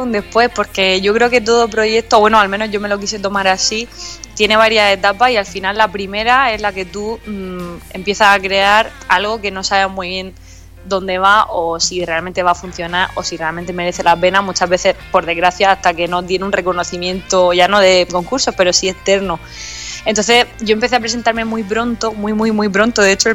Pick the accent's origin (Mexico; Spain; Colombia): Spain; Murcia, Region of Murcia; aunque yo soy de Murcia y yo el Crea Murcia lo adoro